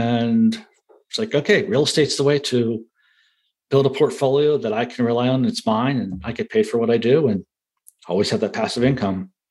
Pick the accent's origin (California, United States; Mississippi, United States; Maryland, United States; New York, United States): Maryland, United States; Baltimore; But I grew up in Baltimore, so I'm an Orioles fan